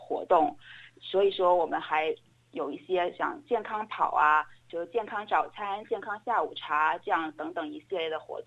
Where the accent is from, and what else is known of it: China